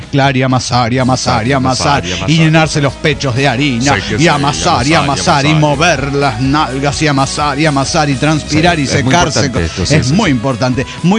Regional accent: Mérida, Yucatán, Mexico; Y que soy de Mérida, Yucatán.

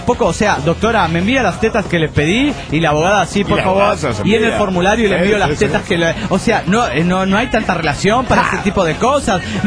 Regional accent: Villahermosa, Tabasco, Mexico; Hola amigos, ¿cómo están? … de Villahermosa, Tabasco, México.

